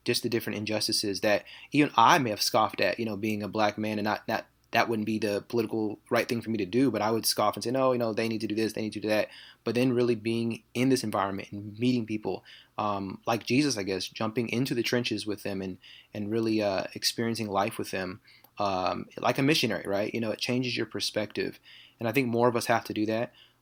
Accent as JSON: {"language": "English", "region": "West Coast", "country": "United States", "tie": "born or raised there", "said": "I grew up on the West Coast, as you said, and, you know, grew up in predominantly white neighborhoods."}